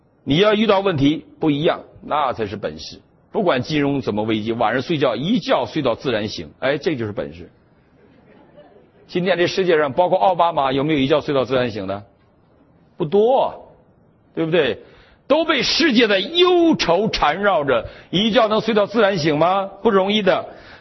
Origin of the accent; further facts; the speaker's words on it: China; 我们中国人很理性啊，我们中国人也很，我们没有韩国人那种